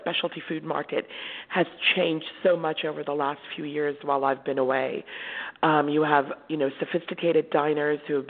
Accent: Bartlesville, Oklahoma, United States; Now, I grew up in the Midwest. So from the time I was 11 to the time I was about 16, 17, I grew up in a place called Bartlesville, Oklahoma.

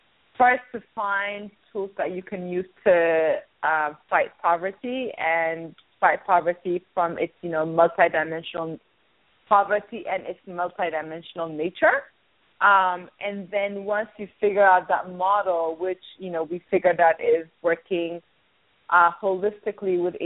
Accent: Ethiopia; I grew up in Ethiopia and I went to school in Ethiopia

